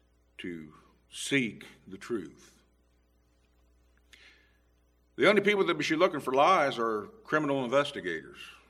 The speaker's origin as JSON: {"language": "English", "country": "United States", "said": "I'm a transplant from Washington County, but I'm up here now."}